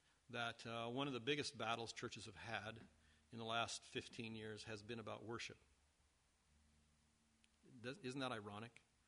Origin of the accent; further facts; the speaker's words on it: United States; now in Canada; I love Canada, frankly, and I'll probably never go back to the States.